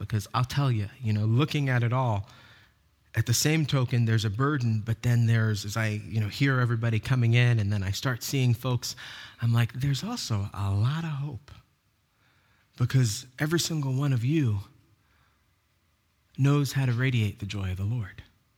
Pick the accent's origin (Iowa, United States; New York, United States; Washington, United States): New York, United States; now in North Carolina, United States; you remember I'm from New York